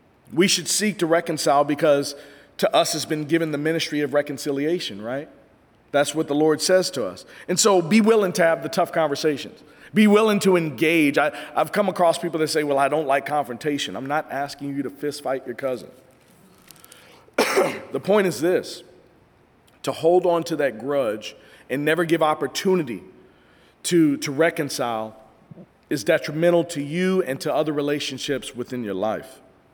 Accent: Kansas City, Missouri, United States; I'm from Kansas City, and the state motto there in Kansas City, Missouri, is it's the show me state, right?

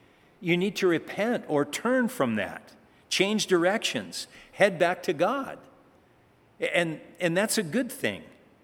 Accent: Germany; English is a second language; I'm from Germany, in the Autobahn.

